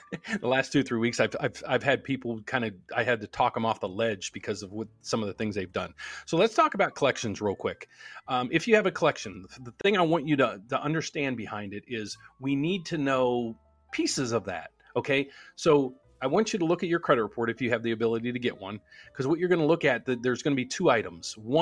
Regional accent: West Virginia, United States; I'm from West Virginia. I told you I grew up just north of Wheeling.

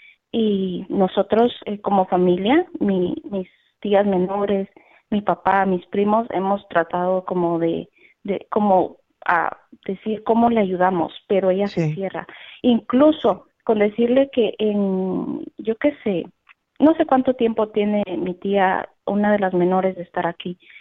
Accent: Colombia; mi papá y yo nos venimos de Colombia a vivir aquí también

